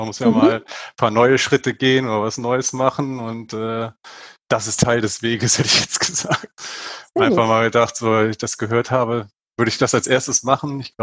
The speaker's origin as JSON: {"language": "German", "region": "Lower Saxony", "country": "Germany", "tie": "born there", "lives_now": "Buchholz in der Nordheide, Germany", "said": "Ich bin 36 und aktuell wohne ich in Buchholz in der Nordheide. Und gebürtig eher unteres südöstliches Niedersachsen, in einem kleinen Örtchen."}